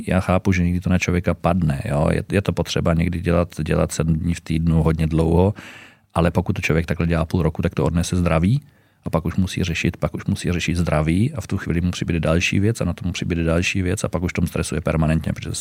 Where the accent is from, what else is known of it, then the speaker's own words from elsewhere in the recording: Moravia, Czechia; Jsem Moravák, takže strašně rád putuju po Víně.